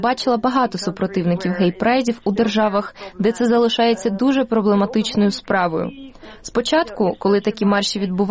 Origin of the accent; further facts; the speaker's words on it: Netherlands; Я з Нідерландів